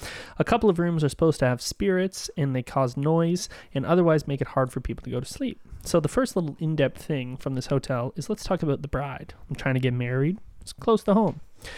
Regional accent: Canada; but for everyone who doesn't know, we're Canadian.

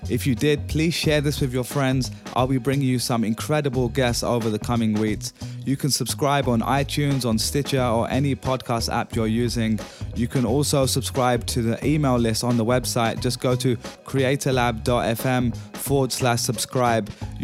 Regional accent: United Kingdom; especially being a Brit when you've got the NHS

